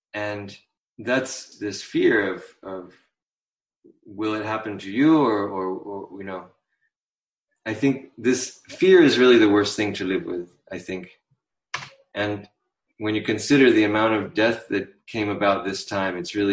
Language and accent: English; United States; I'm American.